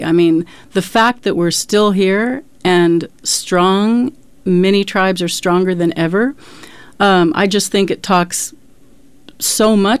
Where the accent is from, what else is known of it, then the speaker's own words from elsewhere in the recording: Oklahoma, United States; growing up in Oklahoma, actually feel like I have almost no real connection to the Cherokee tribal cultures.